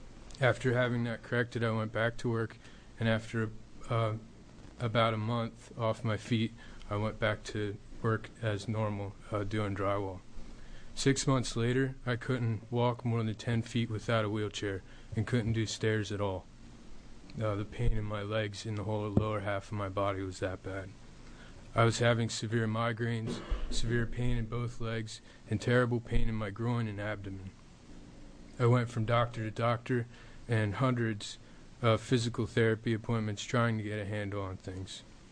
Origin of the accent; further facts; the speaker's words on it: Pennsylvania, United States; I come from Lehigh Valley, Pennsylvania, an area highly endemic for Lyme disease.